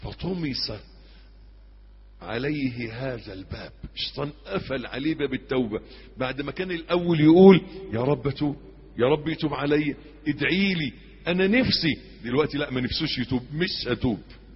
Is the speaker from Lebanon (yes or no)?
no; Egypt; accent: Egyptian; معايا في لغتنا المصرية، لهجتنا المصرية ماشية معاكم؟